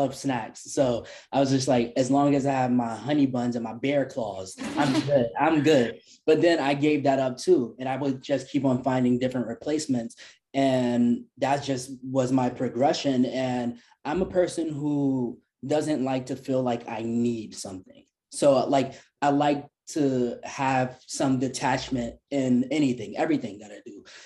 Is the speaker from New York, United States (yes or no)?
yes; New York City, New York, United States; I was born and raised in New York, in the Lower East Side, actually. I currently live in Brooklyn, but I'm from the Lower East Side